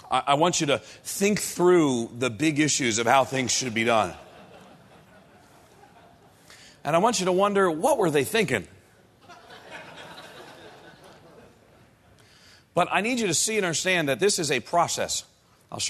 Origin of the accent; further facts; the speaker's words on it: New York City, New York, United States; I was born and reared in New York City in a nominally Catholic family, Irish Catholic neighborhood.